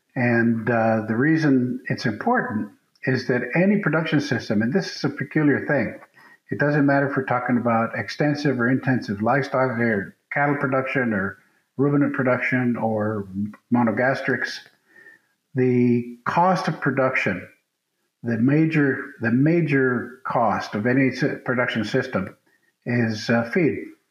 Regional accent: Australia; moved away as an adult; now in Davis, United States; I came from Australia to UC Davis as a faculty member, assistant professor, in 1991

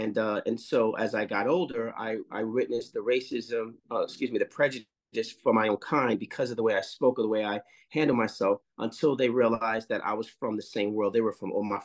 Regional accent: Harlem, New York, United States; When I lived down in L.A. in Culver City, where the Crips were, I'm from Harlem.

